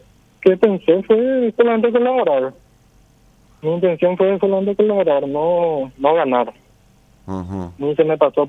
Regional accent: Minga Guazú, Alto Paraná, Paraguay; yo soy de Minga Guazú

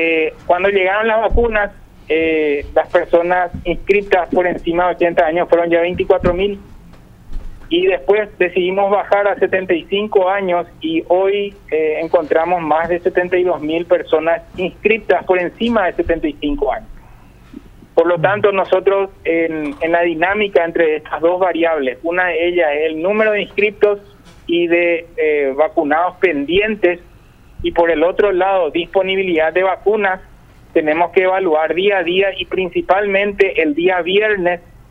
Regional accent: Paraguay; como ciudadano paraguayo, como médico

